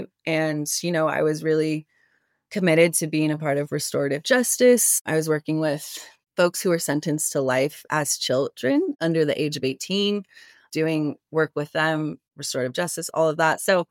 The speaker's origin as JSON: {"language": "English", "country": "United States", "said": "I think as an American joining a Canadian company, there are cultural differences, but for the better."}